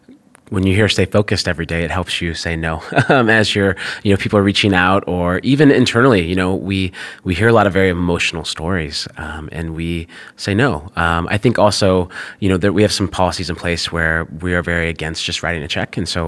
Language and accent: English; Omaha, Nebraska, United States; So I grew up in North Omaha.